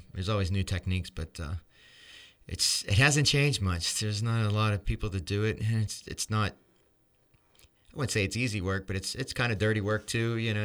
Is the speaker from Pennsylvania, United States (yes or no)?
yes; Butler, Pennsylvania, United States; Yeah, I'm born and raised in Butler, but travel around quite a bit, play music.